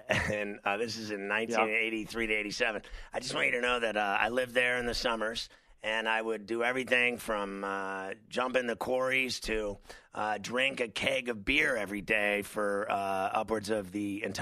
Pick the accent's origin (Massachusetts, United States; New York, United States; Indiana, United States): Indiana, United States; You know, I grew up in Indiana. I'm a Hoosier.